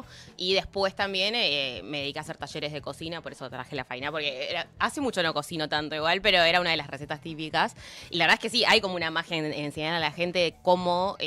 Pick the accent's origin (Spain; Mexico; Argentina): Argentina; Quilmes, Buenos Aires Province; Quilmes, soy de Quilmes, así que zona sur.